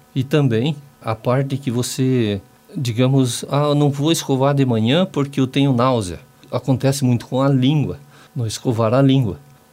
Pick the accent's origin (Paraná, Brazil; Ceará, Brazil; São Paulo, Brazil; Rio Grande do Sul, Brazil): Paraná, Brazil; Ponta Grossa; Eu sou de Ponta Grossa, o DDD lá é 42